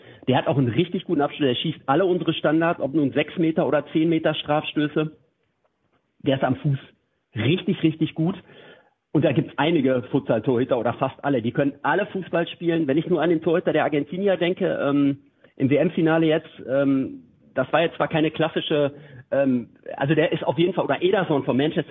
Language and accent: German; Bocholt, North Rhine-Westphalia, Germany; wenn ich hier an Bocholt denke, meine Heimatstadt